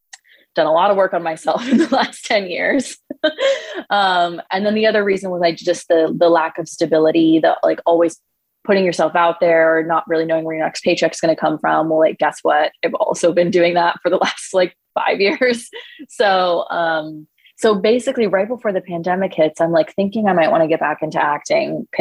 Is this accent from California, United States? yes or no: yes; California, United States; they would take me like hiking because I grew up in California